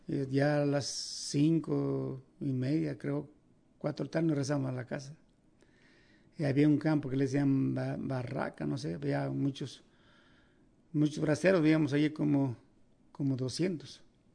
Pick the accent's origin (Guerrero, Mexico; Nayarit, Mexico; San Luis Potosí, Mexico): Guerrero, Mexico; Cerro Gordo; born there; yo nací allá en Guerrero, se llama Cerro Gordo, abajo de Tlalpan, rumbo a Ezcatepec.